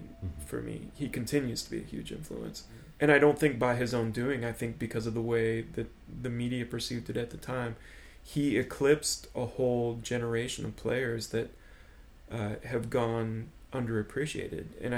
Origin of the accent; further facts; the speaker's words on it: Oregon, United States; growing up in Oregon and like just picking up weirdo records where I could